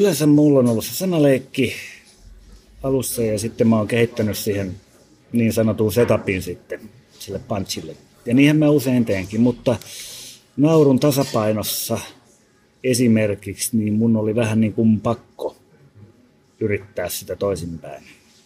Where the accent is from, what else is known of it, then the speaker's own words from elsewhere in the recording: Savonia, Finland; mä oon ensinnäkin äidin suvun puolelta, niin olen Savosta päin kotoisin